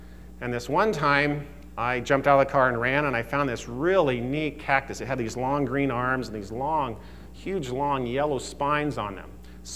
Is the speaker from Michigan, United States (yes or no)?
no; Oklahoma, United States; moved away; I'm from Oklahoma, and when I was young, we would travel back to Oklahoma to visit relatives